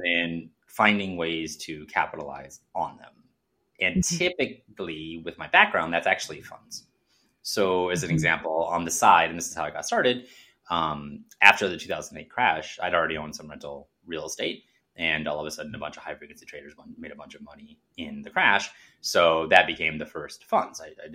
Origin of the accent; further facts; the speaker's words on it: Chicago, Illinois, United States; because I'm from Chicago originally.